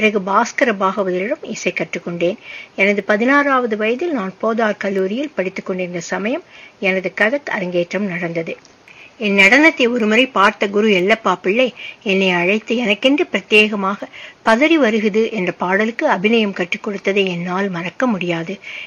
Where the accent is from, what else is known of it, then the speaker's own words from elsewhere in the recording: Mumbai, Maharashtra, India; also born or lived in Chennai; நான் சென்னையில் பிறந்து மும்பையில் வளர்ந்தேன்.